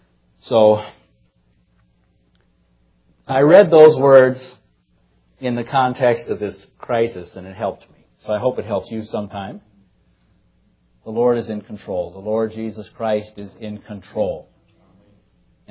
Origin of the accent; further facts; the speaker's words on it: Illinois, United States; I'm from Illinois, but I prefer Florida to Illinois.